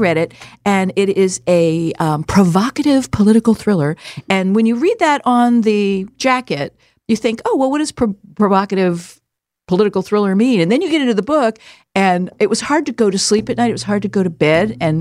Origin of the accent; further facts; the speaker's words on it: Sarasota, Florida, United States; But it's also music to my ears because I grew up in Sarasota. I love Sarasota.